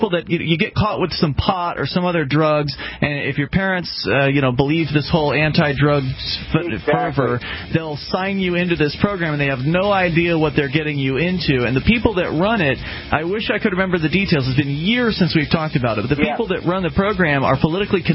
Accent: Sarasota, Florida, United States; I'm originally from Sarasota, Florida

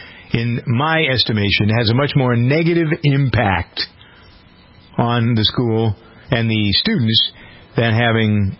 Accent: Framingham, Massachusetts, United States; what we're doing here in my hometown of Framingham.

